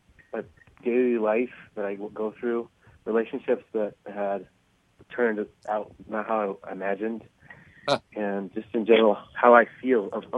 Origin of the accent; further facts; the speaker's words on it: Fort Worth, Texas, United States; Okay, cool. … I'm from Fort Worth.